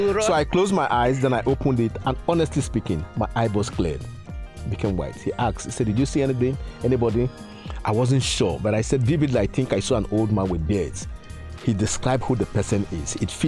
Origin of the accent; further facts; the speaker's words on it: Abia, Nigeria; I'm from Abia State.